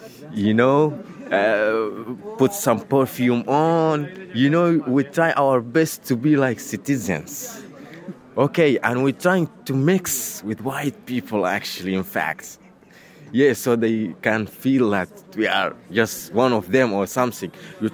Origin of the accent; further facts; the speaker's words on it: El Geneina, West Darfur, Sudan; English is a second language; now in Italy; I'm from Western state in Darfur. It's called Al Janina City, and I arrived here about 2 weeks ago in Italy.